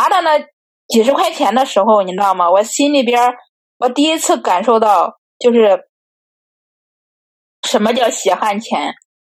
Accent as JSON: {"language": "Chinese", "region": "Henan", "country": "China", "said": "因为我们河南人那边的话就是冬天嘛就是冷嘛"}